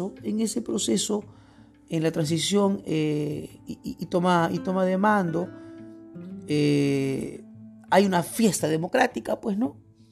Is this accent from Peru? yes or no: yes; Peru; a veces también como ciudadano peruano, ¿no? Y a veces como hombre de 43 años